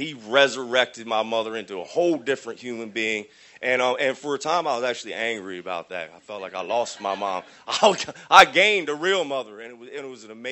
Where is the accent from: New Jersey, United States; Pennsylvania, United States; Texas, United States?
New Jersey, United States; I'm from New Jersey. I'm 37 years old.